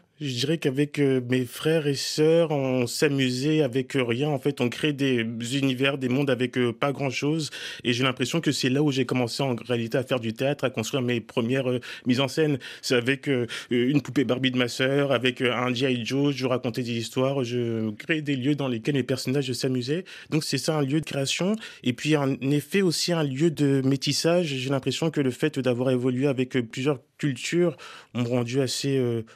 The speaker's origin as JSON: {"language": "French", "town": "Colombes", "region": "Île-de-France", "country": "France", "tie": "born or raised there", "said": "l'HLM dans lequel j'ai grandi, à Colombes, dans une cité qui s'appelle la cité des Côtes d'Auty."}